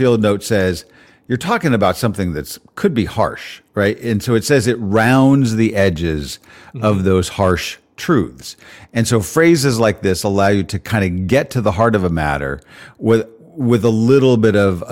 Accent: Washington, District of Columbia, United States; which might be different than mine growing up in the Washington, D.C. area.

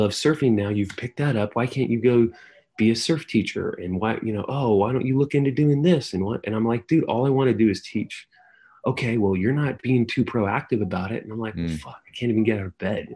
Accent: San Jose, California, United States; we're going to move back to, like, my wife's from San Diego area. I was from San Jose. So we moved back here.

